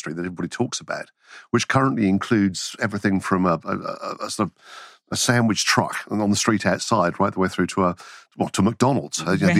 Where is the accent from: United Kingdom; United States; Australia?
United Kingdom; England; accent: English; You'll hear me saying that with the best that my English accent can